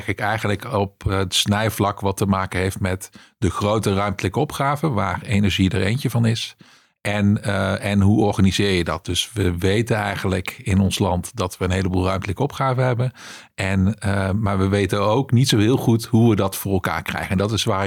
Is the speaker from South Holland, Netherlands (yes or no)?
no; Limburg, Netherlands; now in Utrecht, Netherlands; Ik ben geboren en getogen in Noord-Limburg, daarna in Utrecht terechtgekomen.